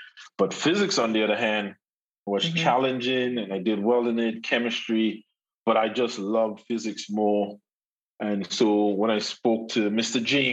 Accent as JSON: {"language": "English", "town": "Victoria", "region": "Saint Mark", "country": "Grenada", "tie": "born or raised there", "said": "I'm originally from Victoria, St. Mark."}